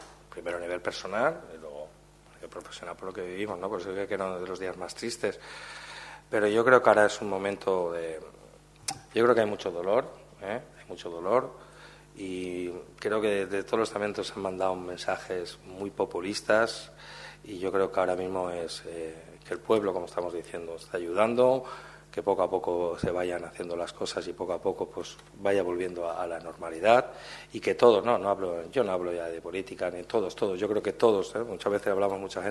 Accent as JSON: {"language": "Spanish", "region": "Valencian Community", "country": "Spain", "said": "Pero como valenciano que soy, somos cabezotas, ¿eh?"}